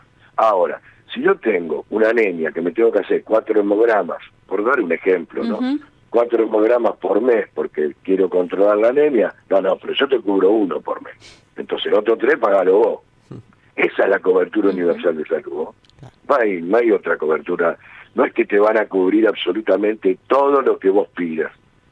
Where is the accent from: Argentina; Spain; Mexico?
Argentina; si realmente somos argentinos de ley.